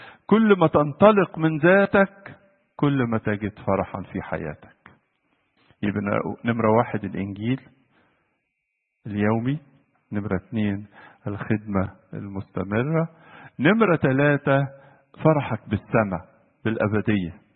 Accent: Egypt; الأولاد لما بيجوا من القرى، وانت عارفين عندنا في مصر في دبان كتير وحاجات زي كده

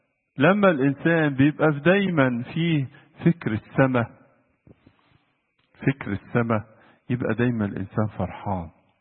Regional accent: Egypt; الأولاد لما بيجوا من القرى، وانت عارفين عندنا في مصر في دبان كتير وحاجات زي كده

